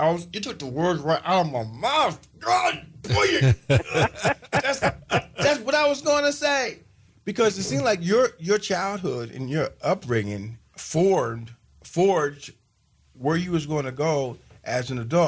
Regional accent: Terre Haute, Indiana, United States; my hometown was Terre Haute, Indiana, and I was a high school dropout, and I got my GED while I was in the Marine Corps.

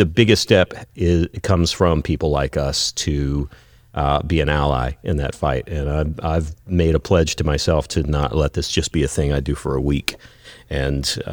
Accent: Texas, United States; moved away; growing up in West Texas, I experienced a certain amount of racism, sometimes within my own family

